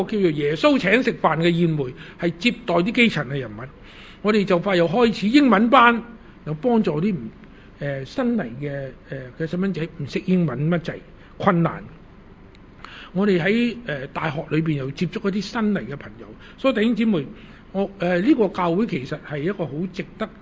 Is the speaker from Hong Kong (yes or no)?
yes; Hong Kong; 我们香港人